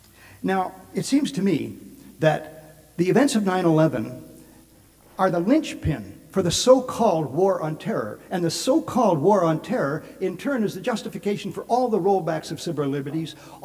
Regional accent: Canada; As a Canadian, I wonder how long you can stand that.

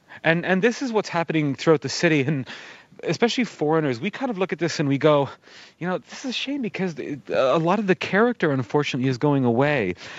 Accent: Vancouver, British Columbia, Canada; And I say, "Ah, washa Canada Ren," which means I am from Canada. They go, "Oh yeah, Canada, Canada." And then they'll say, "What city are you from?" And I go, "Van Gogh Hua," which is Vancouver.

